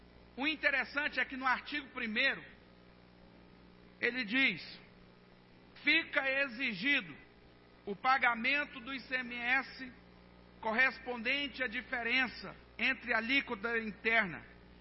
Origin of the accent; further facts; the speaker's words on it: Anápolis, Goiás, Brazil; Somos nós brasileiros. Somos nós goianos, anapolinos